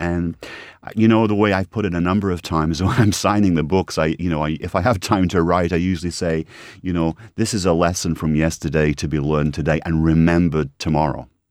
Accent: United Kingdom; accent: cross between British and Canadian; as you can tell from my interesting accent, I'm a cross between Brit and Canadian now.

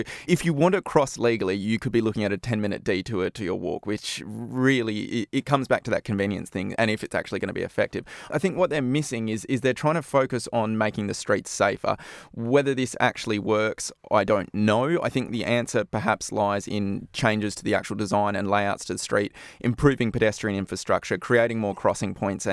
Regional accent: Australia; in my home country in Australia

